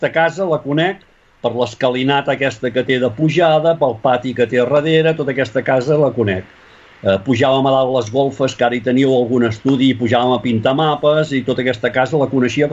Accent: Sabadell, Catalonia, Spain; born there; Vaig néixer aquí a Sabadell, a 100 metres d'aquí on visc ara, en una botiga de comestibles, en el si d'una botiga de comestibles.

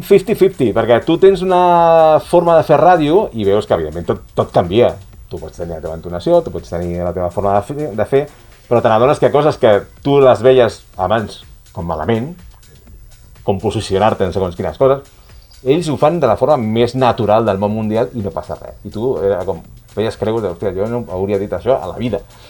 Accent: Sabadell, Catalonia, Spain; born there; nascut a Sabadell, ara mateix estic visquent a Sant Benat des de fa anys, però sí, o sigui, vaig néixer a Sabadell.

